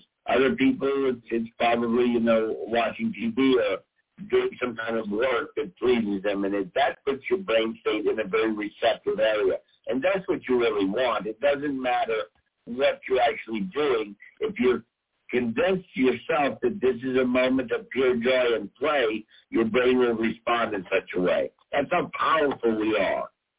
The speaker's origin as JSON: {"language": "English", "town": "New Orleans", "region": "Louisiana", "country": "United States", "tie": "born or raised there", "said": "Out of Louisiana, which is my hometown, I was born and raised in New Orleans, so that is very close to my heart."}